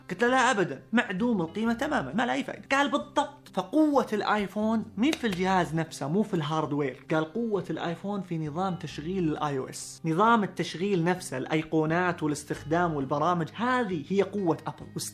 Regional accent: Saudi Arabia; طبعا مين مشهورة عندنا في السعودية أبدا، لكنها الأضخم في العالم.

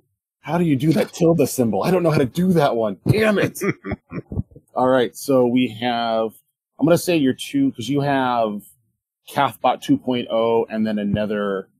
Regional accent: United States; I'm an American

